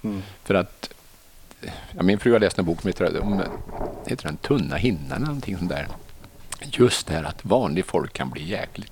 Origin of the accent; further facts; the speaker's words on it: Arvika, Värmland, Sweden; Ja, jag är från Arvika från början.